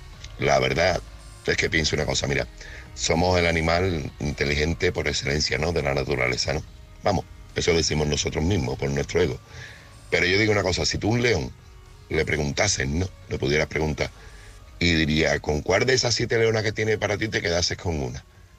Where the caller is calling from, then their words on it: Seville, Andalusia, Spain; corresponsal de Sevilla.